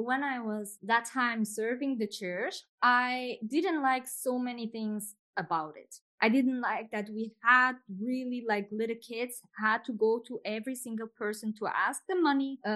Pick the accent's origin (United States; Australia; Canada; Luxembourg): Luxembourg; also born or lived in Portugal; I was born in Portugal. I came to Luxembourg very, very little. I grew as a Christian, a Catholic.